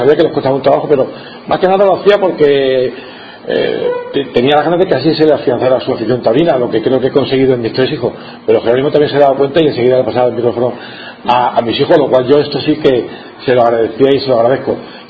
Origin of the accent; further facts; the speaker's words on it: Cáceres, Extremadura, Spain; now in Jerez de la Frontera, Spain; allí en mi pueblo de Cáceres el nombre de Jerónimo Roldán se me hizo familiar desde que yo era bien pequeñito.